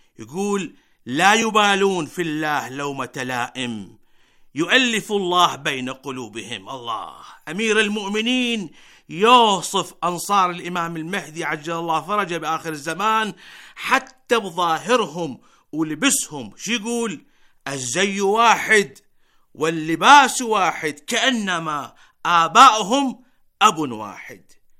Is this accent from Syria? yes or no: no; Iraq; يمن بلدنا العراق